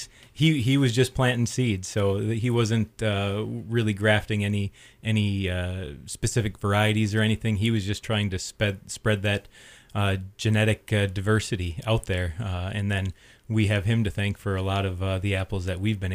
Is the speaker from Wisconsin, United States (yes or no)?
yes; Wisconsin, United States; Well, I'm originally from Wisconsin, went to school in Minneapolis